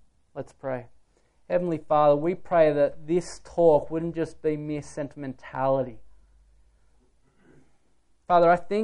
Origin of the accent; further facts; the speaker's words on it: Australia; And I think just being Australian, we're in the top 90%.